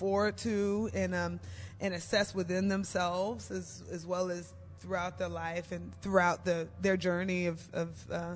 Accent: Aurora, Colorado, United States; Also, I'm going back to my home state, Fort Collins, Colorado, even though I'm from Aurora.

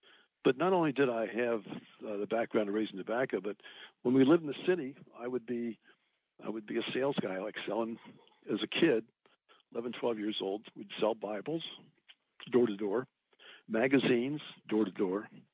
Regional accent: Kentucky, United States; Well, I grew up in Northern Kentucky. I was born in Louisville, Kentucky. The family is from Brooksville, Kentucky, which is in Bracken County.

